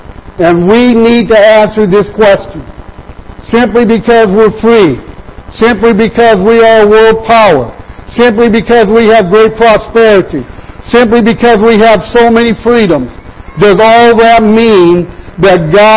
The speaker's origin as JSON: {"language": "English", "country": "United States", "said": "I take great pride in the fact that I'm an American"}